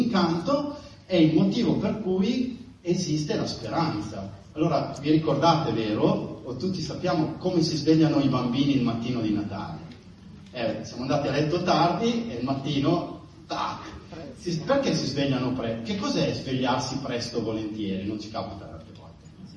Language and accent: Italian; Piedmont, Italy; Io vengo da Piemonte, questo è il Monviso